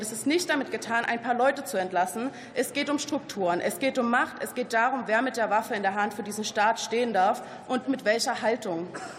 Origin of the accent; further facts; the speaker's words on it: Pirna, Saxony, Germany; Ich komme aus Pirna, aus Sachsen, einer Region, das sagt der Verfassungsschutz, einer Region, in der viele junge Menschen nicht wissen, wohin mit sich.